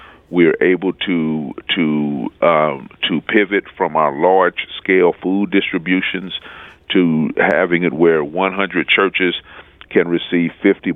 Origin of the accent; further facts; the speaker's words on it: Missouri, United States; When I was growing up in the Jeff Vanderloo neighborhood, I was very aware that we had a block unit